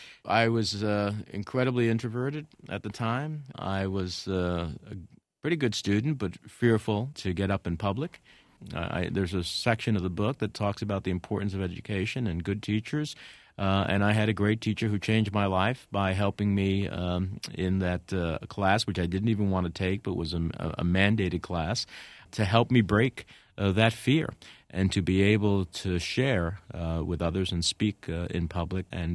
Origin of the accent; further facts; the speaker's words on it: Union City, New Jersey, United States; As coming from a community where I grew up in Union City, New Jersey